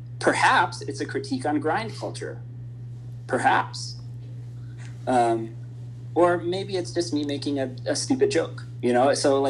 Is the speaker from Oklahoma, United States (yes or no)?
no; Chicago, Illinois, United States; You know, like, also, like, as a Chicagoan, we are inherently sarcastic. Like, we breathe sarcasm.